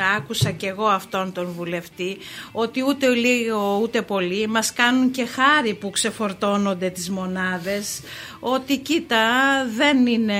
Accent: Kalamata, Peloponnese, Greece; πηγαίνοντας στην πατρίδα μου την Καλαμάτα

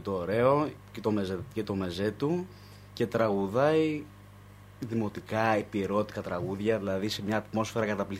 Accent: Vonitsa, Western Greece, Greece; Δηλώνω περήφανο ότι είμαι από τη Βόντσα το Λοκαρνανίας. Πηγαίνω κάθε χρόνο. Είναι υπέροχα εκεί να έρθετε. Είναι η πλευρά της μητέρας μου από εκεί, αλλά έχουμε πολύ καλή επαφή.

